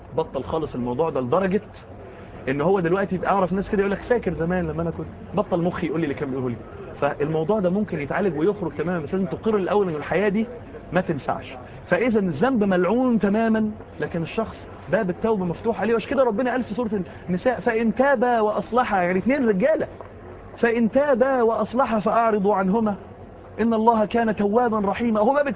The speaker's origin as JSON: {"language": "Arabic", "country": "Egypt", "said": "في ولد كان عندنا في مصر بيدرس دراسات اسلاميه"}